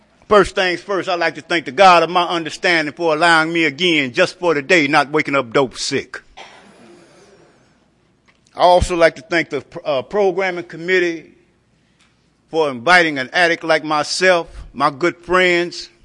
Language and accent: English; Dayton, Ohio, United States; And I'm from the Dayton, Ohio area.